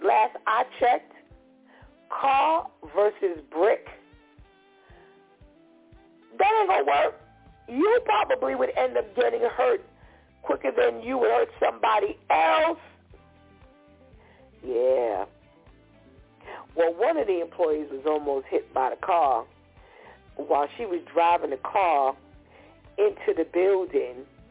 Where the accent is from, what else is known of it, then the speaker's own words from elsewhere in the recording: Bronx, New York, United States; No, I'm from the Bronx.